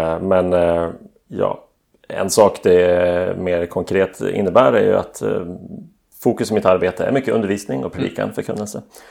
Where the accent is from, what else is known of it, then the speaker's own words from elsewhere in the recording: Västerbotten County, Sweden; och sen upp i Västerbotten där jag kommer från.